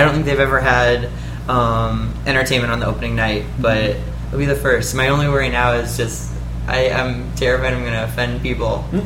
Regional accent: St. Louis, Missouri, United States; moved away as an adult; also born or lived in Indiana; now in Los Angeles, United States; I born and raised in St. Louis, then went to Indiana University for college, and then right after that, I came back to St. Louis for a summer to bartend.

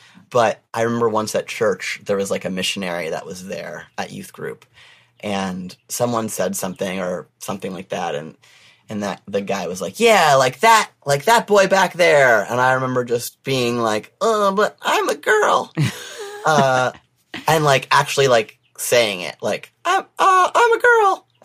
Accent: Oshawa, Ontario, Canada; I grew up in Oshawa. So it's a small GM town outside of Toronto.

